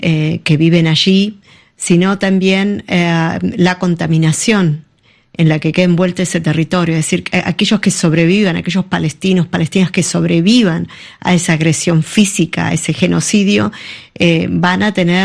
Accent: Patagonia, Argentina; quienes estábamos muy lejos, yo vengo de la Patagonia

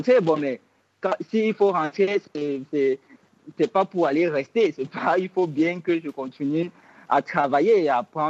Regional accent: Cameroon; moved away; Cameroun.

